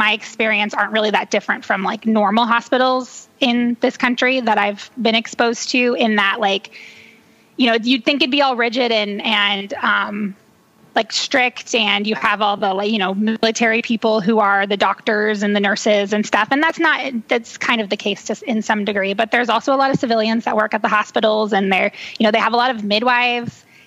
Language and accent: English; California, United States; also born or lived in Texas; now in Georgia, United States; And I'm from California. And then we moved to Georgia when we first got married, and then Texas.